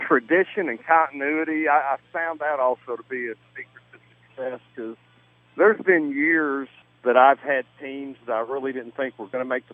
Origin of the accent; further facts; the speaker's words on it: Cincinnati, Ohio, United States; I was raised around Cincinnati, so I know exactly what you guys are going through.